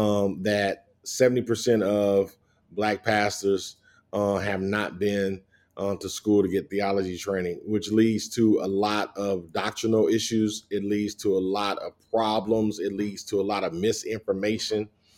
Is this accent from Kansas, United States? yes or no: no; Muncie, Indiana, United States; also born or lived in Kenton, Tennessee; I moved with her and my stepdad. And that's why I grew up in Muncie, Indiana.